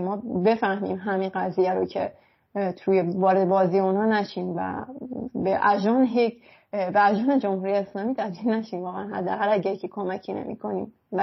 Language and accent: Persian; Iran; moved away; واسه من از ایران خارج شدم اومدم اینجا و دیگه این چیزها رو نمیبینم